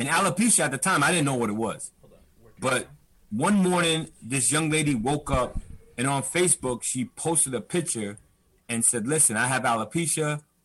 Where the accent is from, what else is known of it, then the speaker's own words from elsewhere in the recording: Hudson, United States; I grew up in HUD. Like, I'm originally from Hudson. I grew up in Hudson.